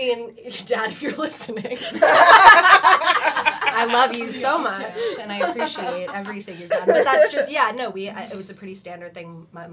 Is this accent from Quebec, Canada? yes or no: no; Toronto, Ontario, Canada; I grew up in Toronto, and then you grew up in Vancouver.